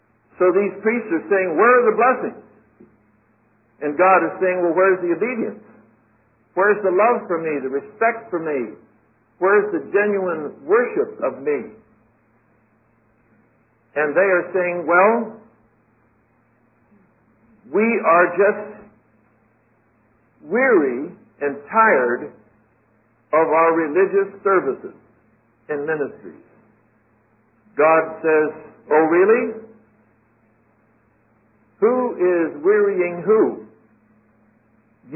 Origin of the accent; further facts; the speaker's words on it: United States; I'm an American like most of you